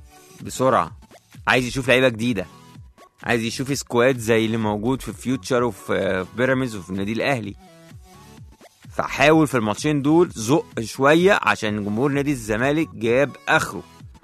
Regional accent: Egypt; ومفيش حد هيفرض علينا كمصريين وضع احنا مش عايزينه

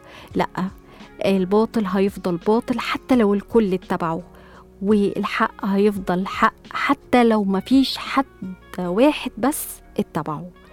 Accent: Egypt; احنا هنفضل احنا كمصريين ومتمسكين بديننا وبعقيدتنا

